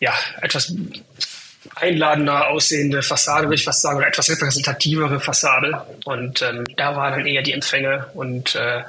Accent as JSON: {"language": "German", "town": "Mülheim", "region": "North Rhine-Westphalia", "country": "Germany", "tie": "born or raised there", "also_born_or_lived": "Aachen", "said": "Ursprünglich aus dem Ruhrgebiet, aus Mülheim. Und bin da zur Schule gegangen und dann zum Studium nach Aachen."}